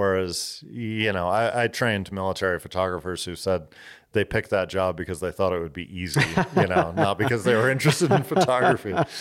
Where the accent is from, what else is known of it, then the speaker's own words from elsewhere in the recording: Boston, Massachusetts, United States; I'm from Boston. You know, you gotta fight for what's yours.